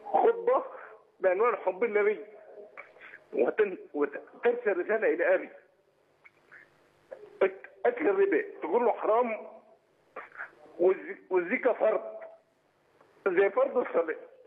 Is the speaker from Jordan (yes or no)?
yes; Jordan; انا شاب من الاردن